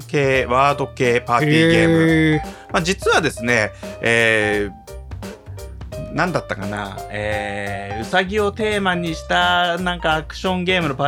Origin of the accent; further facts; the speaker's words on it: Tokamachi, Niigata, Japan; あの私の出身地であるところの十日町にあって